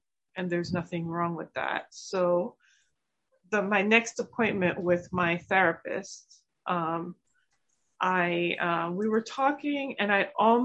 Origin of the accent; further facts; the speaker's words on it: Jamaica; I call it being Jamaican.